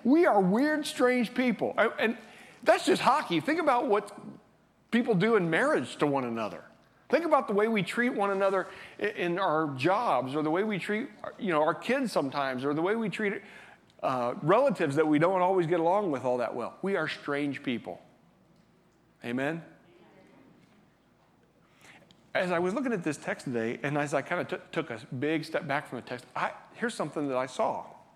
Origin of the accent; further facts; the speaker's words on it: Indiana, United States; I'm from Indiana.